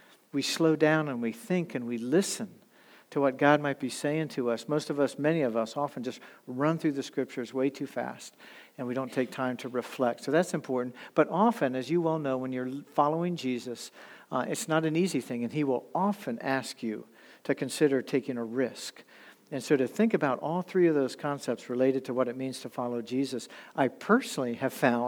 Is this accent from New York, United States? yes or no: no; Falls Church, Virginia, United States; But I grew up in Falls Church, Virginia. I went to George Mason High School.